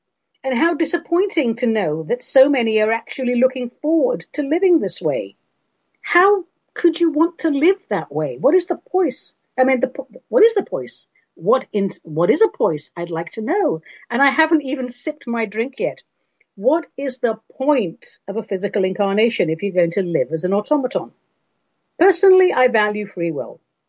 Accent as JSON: {"language": "English", "region": "England", "country": "United Kingdom", "tie": "born or raised there", "said": "When I was a kid growing up in England, I always used to envy those pictures of the Australians having Christmas pudding on the beach in their bikinis."}